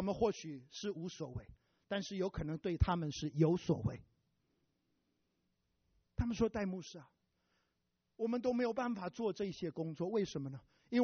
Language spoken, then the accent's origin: Chinese; China; 但是至少上千个宣教师来到我们中国人的当中。